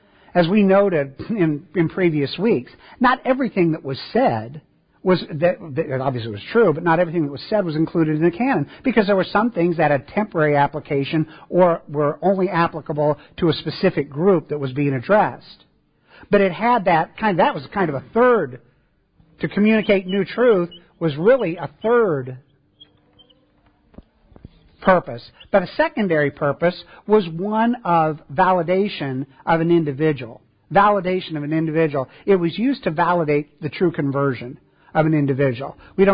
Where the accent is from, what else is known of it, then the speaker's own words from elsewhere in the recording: Midwest, United States; I grew up in the Midwest. There are pig farms all over the place.